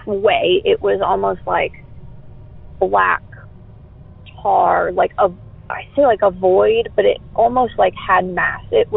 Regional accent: Denton, Texas, United States; born there; I was born in Denton, Texas

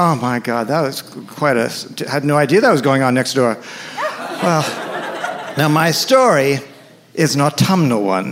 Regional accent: New York City, New York, United States; Now, I grew up in New York City.

